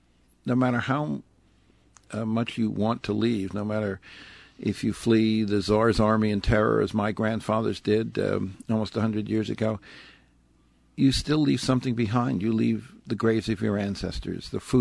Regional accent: Bayonne, New Jersey, United States; When I was growing up in Bayonne, New Jersey, there were Italian families who imported cheese or olive oil from the old country.

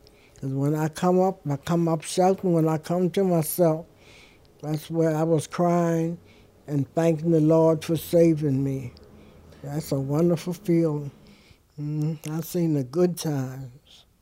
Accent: Baltimore, Maryland, United States; born there; I am 86 years old. I was born in Baltimore, Maryland in 1925, August the 6th.

